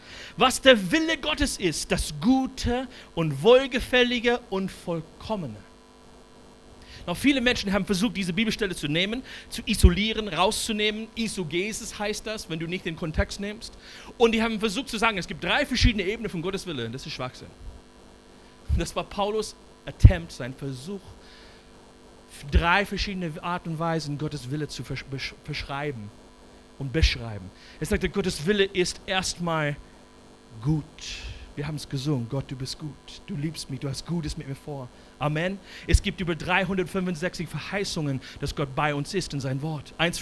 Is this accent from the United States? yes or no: yes; United States; German is a second language; Ich bin ursprünglich Amerikaner, nicht nur ursprünglich, ich bin immer noch. Kann nebenher einfach Deutsch sprechen.